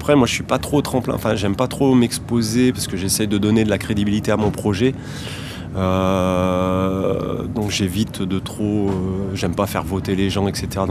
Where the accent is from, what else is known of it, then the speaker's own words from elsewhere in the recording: Grenoble, Auvergne-Rhône-Alpes, France; En fait, je suis grenoblois pour bien situer le truc et j'habite ici depuis 3 ans. Je crois que je suis arrivé juste avant le Covid.